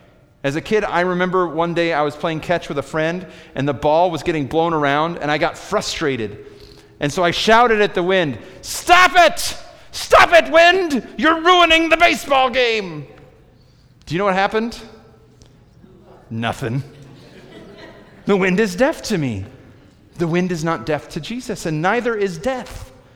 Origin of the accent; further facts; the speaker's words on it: Illinois, United States; In Illinois, growing up in Illinois, open caskets funerals are very common